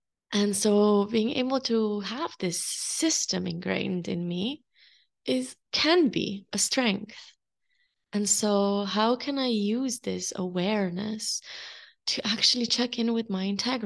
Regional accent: Slovenia; I am from Slovenia. Born and raised, although in different parts of the countries, we've always been moving.

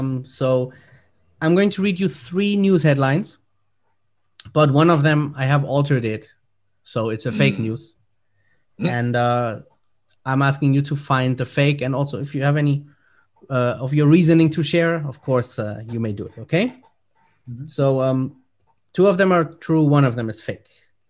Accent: Germany; English is a second language; as you guys know, I'm from Germany.

